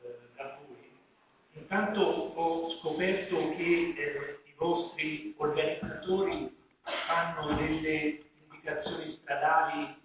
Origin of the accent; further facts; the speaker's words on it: San Marcello Pistoiese, Tuscany, Italy; io sono nata a San Marcello Togliese e le scuole medie inferiori le avevo fatte su a San Marcello. Poi scuole superiori, andai a Pistoia, fece le magistrali